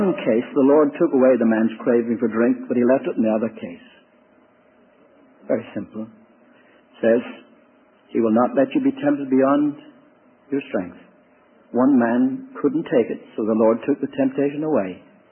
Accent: Ireland; When I was growing up in Ireland

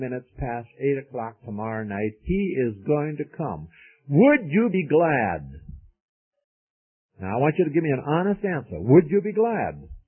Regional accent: St. Petersburg, Florida, United States; it is up here, but around St. Petersburg where I live, we, and don't believe this, they typed off, I'm not from Miami, I'm from St. Petersburg.

